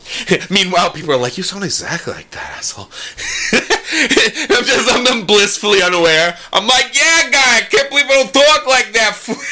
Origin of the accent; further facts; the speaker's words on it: Cape Cod, Massachusetts, United States; accent: Cape Cod; I'm from Cape Cod, guy. So, that's why I talk like this, guy.